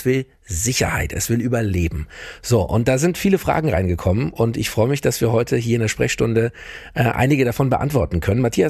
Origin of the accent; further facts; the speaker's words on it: Frankfurt, Hesse, Germany; auch bei uns in Frankfurt in der Heimat ist auch Schnee gefallen.